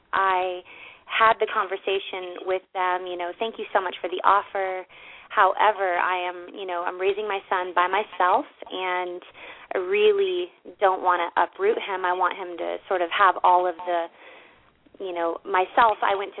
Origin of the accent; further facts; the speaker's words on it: Ohio, United States; moved away as an adult; also born or lived in California; now in Maui, United States; And I am originally from Ohio, and which is why Maui is so amazing.